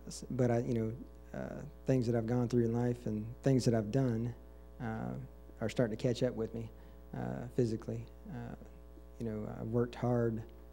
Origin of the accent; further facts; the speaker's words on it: Gainesville, Georgia, United States; I'm from Gainesville, Georgia, and I've come to see Sister Christy Coles here